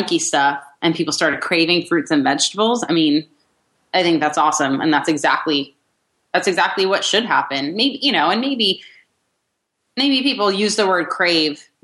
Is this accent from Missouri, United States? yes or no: no; New Jersey, United States; Sorry, I'm from New Jersey. We cut everybody off driving or talking.